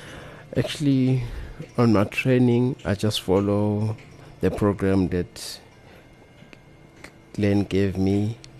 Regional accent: Groutville, KwaZulu-Natal, South Africa; English is a second language; Greeting everyone. … from Groutville

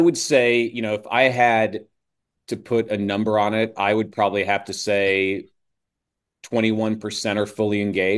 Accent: Midwest, United States; I grew up in the Midwest. I was lived on a farm when I was a kid.

